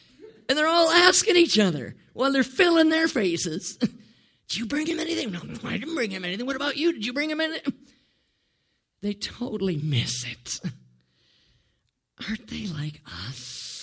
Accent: Wisconsin, United States; I grew up in Wisconsin.

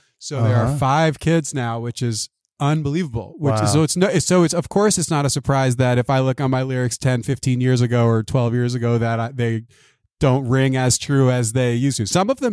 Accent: Long Island, New York, United States; accent: New York; I grew up in Long Island, New York.

